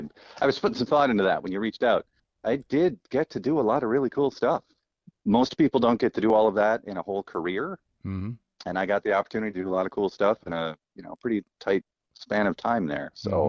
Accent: Sparta, Wisconsin, United States; also born or lived in Florida / Madison, United States; My hometown is Sparta, Wisconsin, and I went to college in Eau Claire, UWEC, Go Blue Golds.

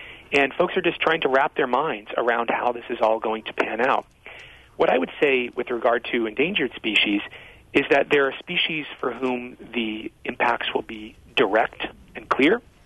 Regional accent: California, United States; we now have wolves in California, in my home state, for the first time in at least 80 or 90 years

